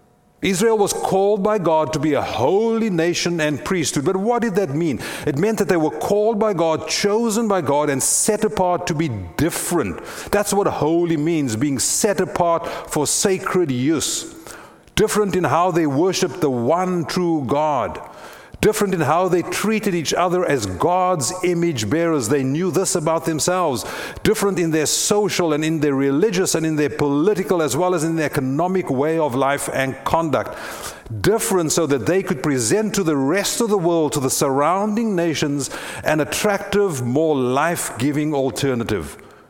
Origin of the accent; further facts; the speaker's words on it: South Africa; many of you are familiar with my story of growing up in South Africa under the oppressive hand of the apartheid regime